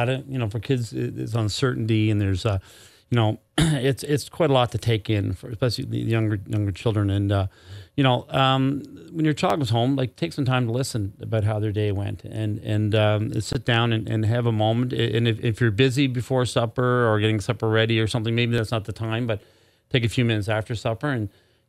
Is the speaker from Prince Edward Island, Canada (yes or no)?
yes; Alberton, Prince Edward Island, Canada; also born or lived in Surrey; Like I said, I was born in Surrey and moved from Surrey to Alberton. Like, by the time I was in grade 8, I moved 7 times.